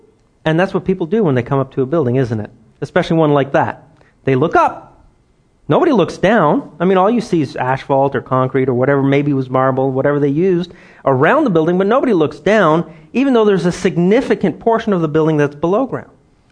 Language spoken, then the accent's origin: English; Ottawa, Ontario, Canada; because I grew up in Ottawa, the capital of Canada.